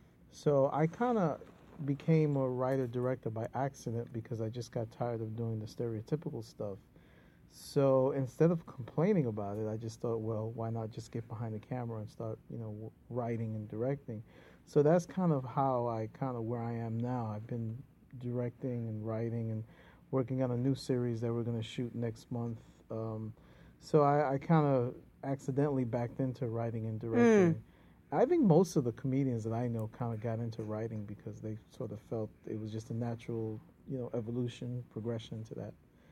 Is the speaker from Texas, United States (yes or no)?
no; New York, United States; So, so I was the first one in my family born in America. So I was born and raised in East Harlem, El Barrio.